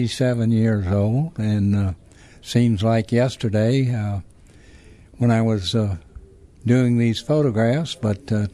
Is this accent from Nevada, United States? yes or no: no; Charlottesville, Virginia, United States; I grew up in the University section of Charlottesville, actually on Brandon Avenue, which runs south of South Chain Gate near the hospital.